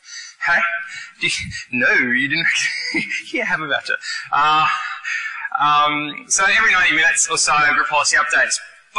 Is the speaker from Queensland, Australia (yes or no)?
yes; Brisbane, Queensland, Australia; I am from Australia, from Brisbane, so I've come across the ditch here to come here to present to you guys.